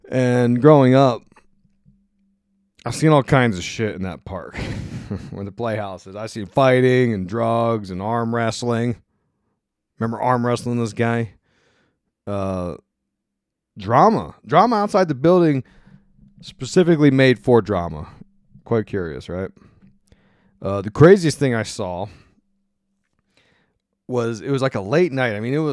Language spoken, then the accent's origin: English; Ephrata, Pennsylvania, United States; armpit of PA called Ephrata, Pennsylvania, go to the Green Dragon. The armpit. You know, that's my hometown.